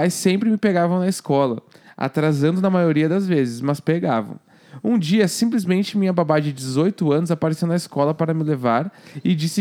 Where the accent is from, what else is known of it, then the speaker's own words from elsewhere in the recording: Manaus, Amazonas, Brazil; tenho 25 anos e sou de Manaus.